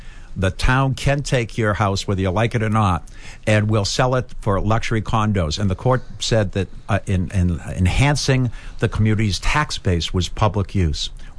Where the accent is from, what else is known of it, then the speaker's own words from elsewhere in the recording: Marshfield, Massachusetts, United States; I grew up right here in Marshfield by the marshes. I used to canoe from the earliest time I can remember. I remember swimming in the South River Marsh, right, that flows around Southport.